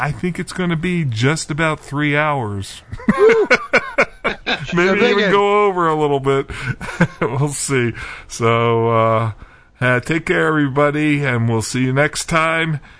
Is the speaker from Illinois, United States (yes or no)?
no; Pennsylvania, United States; I can't say I grew up in Boston. I grew up in outside of Philadelphia, but we heard about Boston. Of course, now that I've been up here for just about 20 years